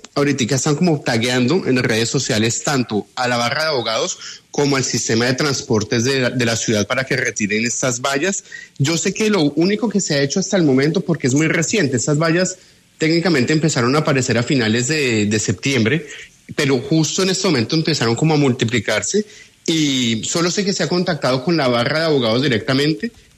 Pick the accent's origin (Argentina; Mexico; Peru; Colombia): Colombia; now in France; para nosotros como colombianos residentes en Francia o en el exterior